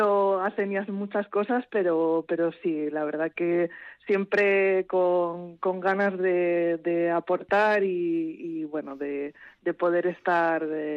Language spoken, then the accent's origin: Spanish; Madrid, Community of Madrid, Spain; also born or lived in Tolosa; Es verdad que soy criada en Madrid, pero nací en Tolosa.